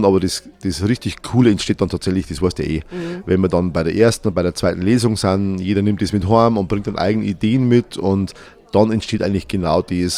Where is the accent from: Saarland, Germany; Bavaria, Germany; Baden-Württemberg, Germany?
Bavaria, Germany; also ich bin ein Niederbayer.